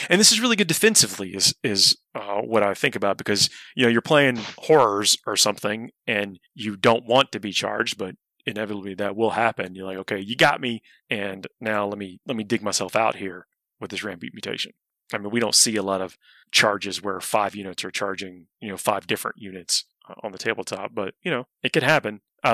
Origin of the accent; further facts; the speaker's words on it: Georgia, United States; Forget that I'm sometimes, you know, it's late and I'm from Georgia.